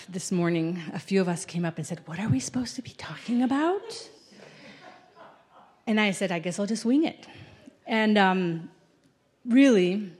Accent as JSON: {"language": "English", "country": "Argentina", "tie": "born or raised there", "moved": "as an adult", "said": "So I grew up in Argentina. I was there for 18 years, so all of my growing up years, my parents, were there for 35 years as missionaries in the northwestern part of Argentina, so in the Andes Mountains."}